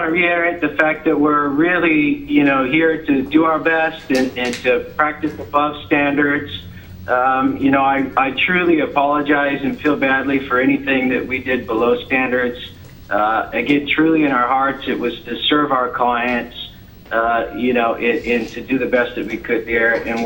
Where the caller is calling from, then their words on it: California, United States; So I'm calling from California.